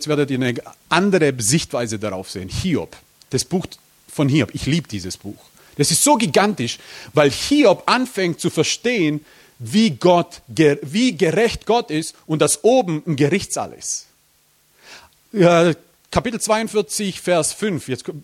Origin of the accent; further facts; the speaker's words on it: Croatia; Ich bin Kroate.